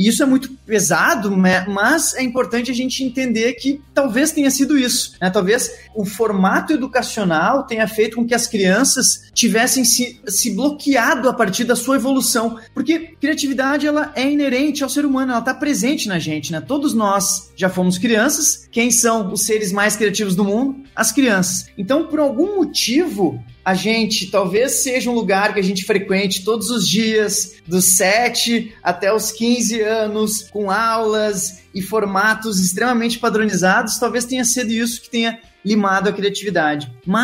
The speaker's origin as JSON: {"language": "Portuguese", "region": "Rio Grande do Sul", "country": "Brazil", "tie": "born or raised there", "accent": "gaúcho", "moved": "as an adult", "lives_now": "Portugal", "said": "mas meu sotaque não engana, eu sou gaúcho, né? Nascido no Rio Grande do Sul."}